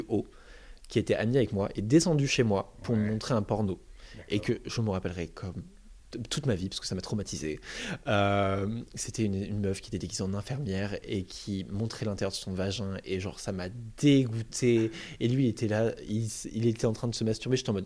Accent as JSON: {"language": "French", "town": "Châtellerault", "region": "Nouvelle-Aquitaine", "country": "France", "said": "moi je viens de la petite bourgade de Châtellerault, j'ai actuellement 24 ans"}